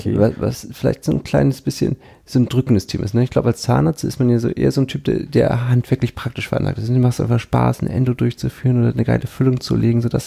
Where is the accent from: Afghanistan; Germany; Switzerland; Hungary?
Germany; Pinneberg, Schleswig-Holstein; Ja, ich komme ja aus Pinneberg, also bin ich geboren nördlich von Hamburg, das ist vielleicht so 20 Minuten nördlich, nordwestlich.